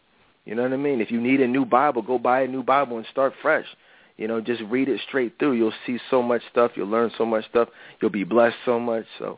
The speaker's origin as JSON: {"language": "English", "town": "Philadelphia", "region": "Pennsylvania", "country": "United States", "said": "I'm from Philly. I know it's very popular here."}